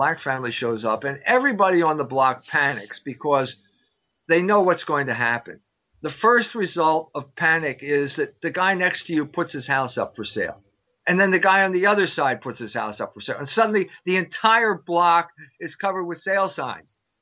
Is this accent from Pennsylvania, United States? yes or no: yes; Philadelphia, Pennsylvania, United States; I grew up in Philadelphia, which is a Quaker, you know, founded by Quakers.